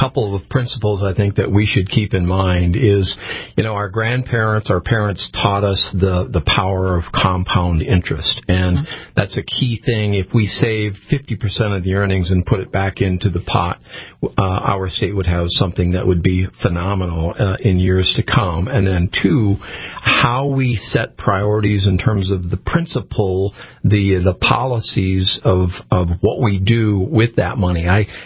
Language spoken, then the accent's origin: English; Tioga, North Dakota, United States; And the listeners need to remember, you know, I grew up in Tioga.